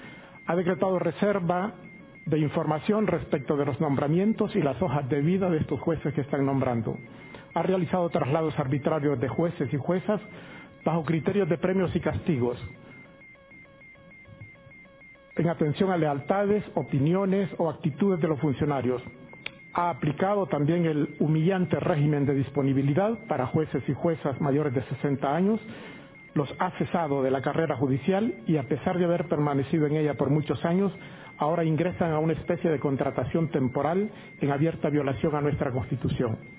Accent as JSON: {"language": "Spanish", "country": "El Salvador", "said": "de El Salvador. Pertenecí a la carrera judicial durante 25 años y fui cesado en 2021 en virtud de una reforma a la ley de la carrera judicial por tener 60 años de edad."}